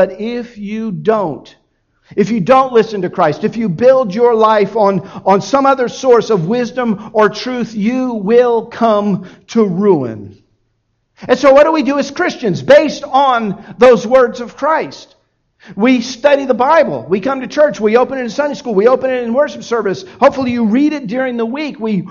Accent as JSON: {"language": "English", "town": "Miami", "region": "Florida", "country": "United States", "tie": "born or raised there", "said": "Despite the fact that I grew up in Miami, I was never really drawn to the beach in a big way"}